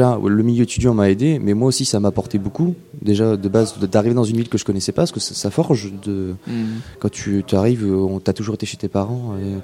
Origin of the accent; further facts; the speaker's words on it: La Pommeraye, Pays de la Loire, France; moved away as an adult; moi je suis originaire de la Pommeraye, du coup, donc j'ai fait toutes mes 18 premières années au lycée, au collège de la Pommeraye